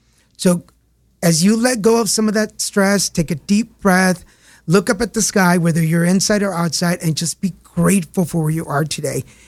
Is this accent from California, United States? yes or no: no; Texas, United States; Yes, it's a 713 number because I'm from Texas. Yeah. It's a Houston number.